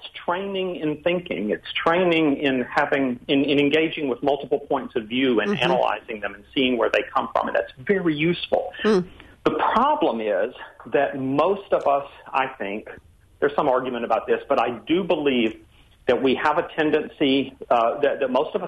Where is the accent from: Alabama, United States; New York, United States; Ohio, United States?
Alabama, United States; You know, I grew up in Alabama and didn't have a completely typical upbringing for someone of my generation. For instance, we were not really a religious family. But I know that world.